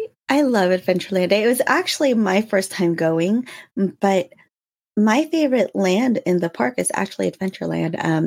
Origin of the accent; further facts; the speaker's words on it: Philippines; And being Filipina, I was just like, well, let me just mix the two together.